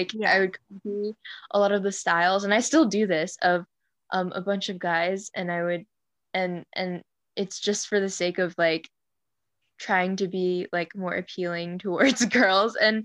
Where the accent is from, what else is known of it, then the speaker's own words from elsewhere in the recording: California, United States; English is a second language; also born or lived in Pakistan; I was born in Pakistan. I spent my first few years there, and then we moved to California. So I grew up speaking English, even though my first language wasn't English.